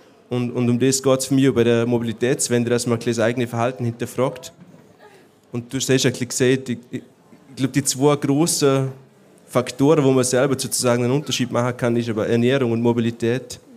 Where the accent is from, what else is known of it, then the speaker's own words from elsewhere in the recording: Alberschwende, Vorarlberg, Austria; Ich komme jetzt zum Beispiel aus Alberschwende, Bregenzer Wald, ich glaube, da kann man sagen, ist eine ländliche Region.